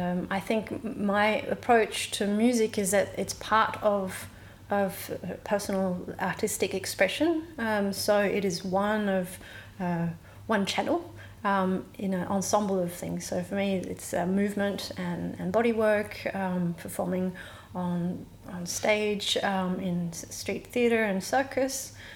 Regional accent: Tasmania, Australia; I grew up in Australia and Tasmania, and I always loved singing.

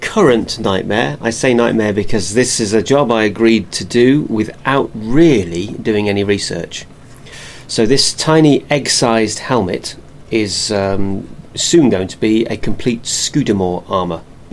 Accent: Northampton, East Midlands, United Kingdom; Never family from Birmingham, but I'm from Northampton. That's right, Daventry.

